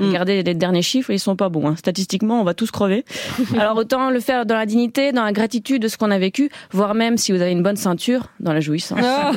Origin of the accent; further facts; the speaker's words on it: Belgium; moi je suis belge et fière de l'être.